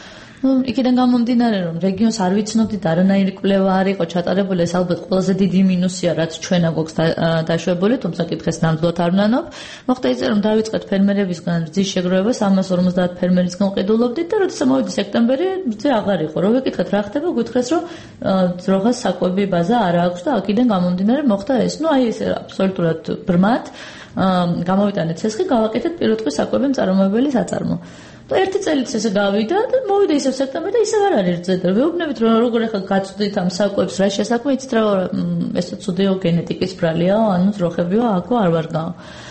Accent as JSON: {"language": "Georgian", "region": "Tbilisi", "country": "Georgia", "tie": "born or raised there", "said": "სიმართლე გითხრათ, მე სოფელი საერთოდ არ მქონია, თბილისში დავიბადე, გავიზარდე"}